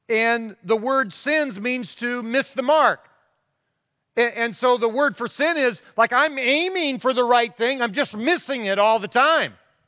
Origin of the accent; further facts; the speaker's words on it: Breda, Iowa, United States; Once in a while, will go back about 90-some miles to my hometown in Breda, Iowa. And it's a town of about 500.